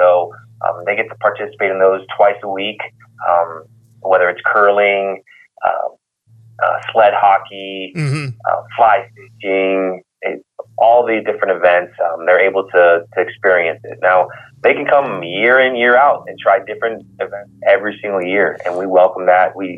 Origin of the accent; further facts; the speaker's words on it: Miami, Florida, United States; I'm originally from Miami. We usually bring a big team from Miami.